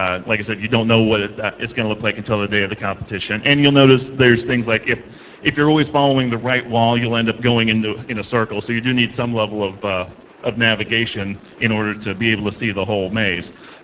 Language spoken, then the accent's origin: English; New Hampshire, United States; I'm from New Hampshire in the United States, working for Hewlett Packard.